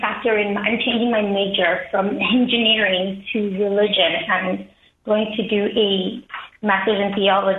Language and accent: English; Nigeria; now in United States; So, Patrick, I'm Nigerian, where majority of the culture is very pro-life. You know, it's not. I go to school in America